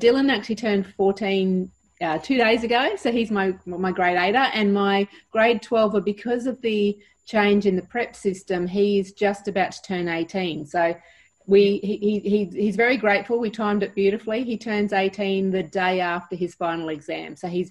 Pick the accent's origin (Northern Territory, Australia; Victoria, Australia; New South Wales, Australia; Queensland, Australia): Queensland, Australia; now in Townsville, Australia; I grew up on the Sunshine Coast. I ended up in beautiful sunny Townsville by accident.